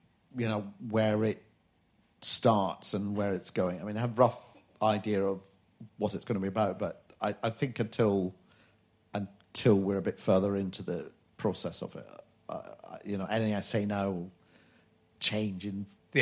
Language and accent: English; Glasgow, Scotland, United Kingdom; Well, I'm from Glasgow